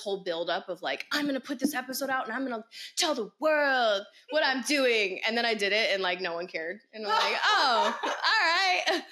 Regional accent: Seattle, Washington, United States; So, literally 20 years old. I'm from Seattle, Washington. 20 years old.

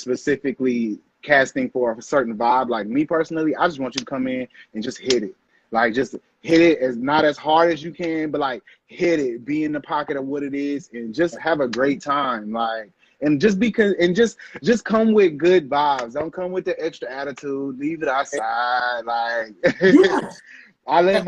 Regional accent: Houston, Texas, United States; I'm from Houston, Texas.

